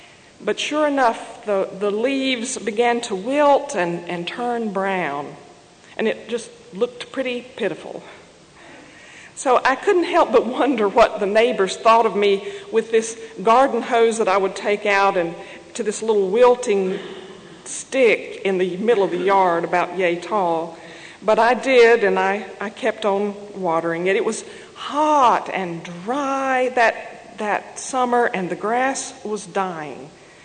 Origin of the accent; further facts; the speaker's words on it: North Carolina, United States; I'm from North Carolina. My call to ministry came in midlife.